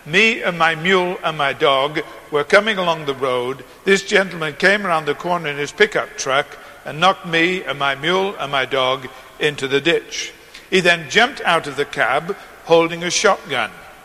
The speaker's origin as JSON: {"language": "English", "region": "England", "country": "United Kingdom", "tie": "born or raised there", "said": "even though we grew up in England"}